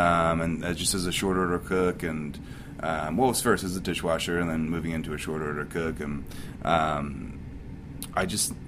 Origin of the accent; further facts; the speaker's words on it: New Jersey, United States; Yeah, South Jersey, like 30 minutes south of Philly.